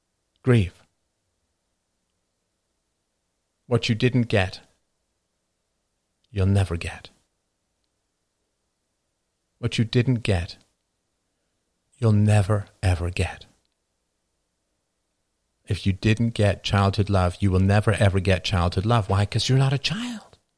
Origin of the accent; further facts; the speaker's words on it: England, United Kingdom; Yeah, I could go and visit where I grew up in England.